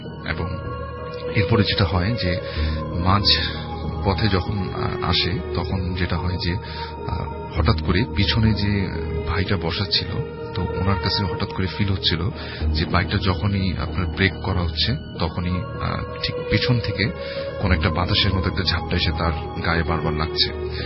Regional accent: Dhaka, Dhaka Division, Bangladesh; পুরান ঢাকা থেকে এসেছি।

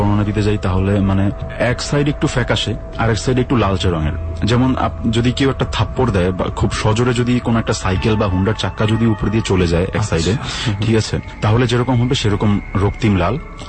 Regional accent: Narayanganj, Dhaka Division, Bangladesh; now in United Arab Emirates; নারায়ণগঞ্জে আমাদের গ্রামের বাড়িতে।

